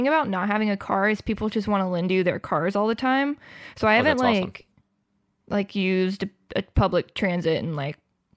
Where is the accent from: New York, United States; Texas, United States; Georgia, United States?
Georgia, United States; I think that's the reason why I'm, like, as woke as I am being from Georgia.